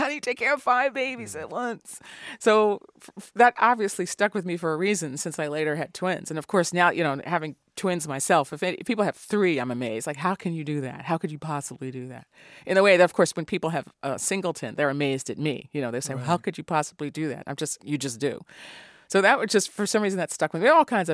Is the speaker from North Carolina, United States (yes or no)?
no; New York, United States; I mean, I grew up in New York, as you mentioned, and New York is a 3 in 4 newspaper town.